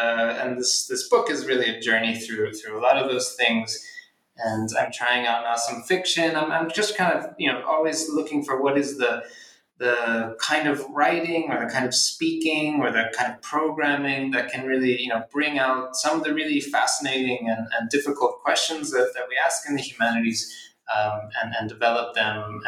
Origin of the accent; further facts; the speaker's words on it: Philadelphia, Pennsylvania, United States; I'm from Philadelphia, and so kind of wanted to have an adult relationship to the city I grew up